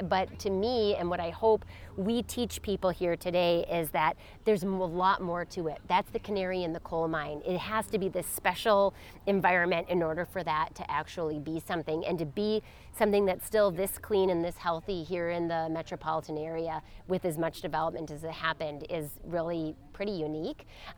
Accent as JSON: {"language": "English", "region": "Wisconsin", "country": "United States", "tie": "born or raised there", "said": "And I grew up in Door County, Wisconsin, so I grew up on the water, both the Bay of Sturgeon Bay and on Lake Michigan."}